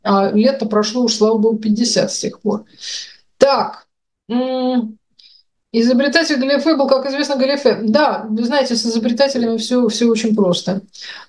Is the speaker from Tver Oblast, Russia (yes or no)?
yes; Tver Oblast, Russia; ну, потому что я из Тверской области.